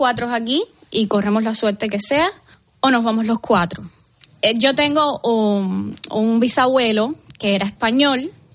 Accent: Pinar del Río, Cuba; nosotros somos del occidente del país, somos de Pinar del Río

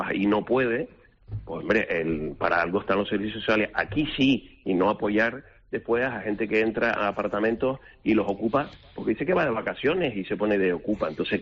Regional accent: Canary Islands, Spain; Ese argumento como canario se cae por varios lados.

